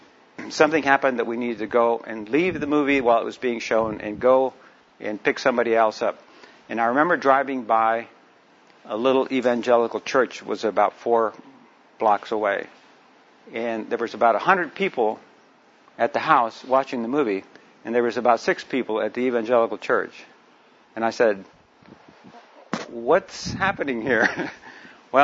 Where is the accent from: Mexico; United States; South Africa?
Mexico; Mexico City; first language Spanish; English is a second language; Native language is Spanish. I'm working on my English a little bit.